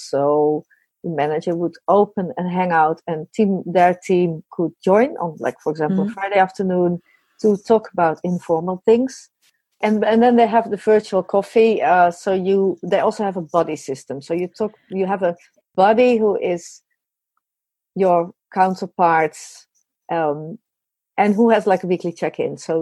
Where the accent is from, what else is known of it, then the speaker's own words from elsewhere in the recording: Netherlands; English is a second language; And I think you're from Germany, I'm from the Netherlands.